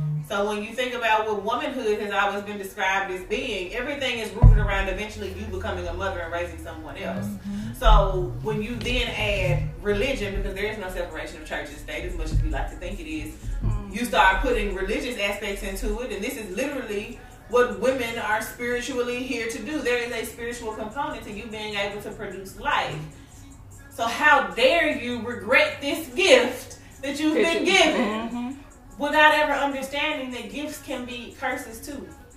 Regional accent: Memphis, Tennessee, United States; I'm a native of Memphis. If you do know me, you probably know me from TSU. And you know that I'm from Memphis. I've always been real, real Memphis.

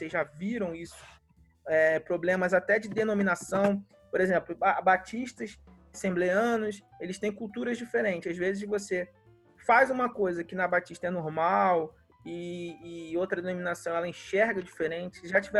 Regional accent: Rio de Janeiro, Brazil; now in São Paulo, Brazil; eu sou do Rio de Janeiro, atuo como missionário, como pastor missionário em Minas, e no momento eu estou morando em São Paulo.

